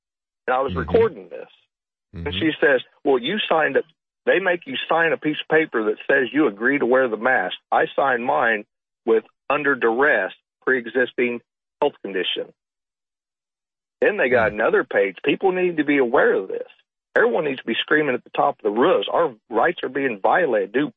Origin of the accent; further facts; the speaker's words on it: Oklahoma, United States; And I'm from Oklahoma. I live in Oklahoma, but I travel into Kansas. I live on the border of Oklahoma, Kansas.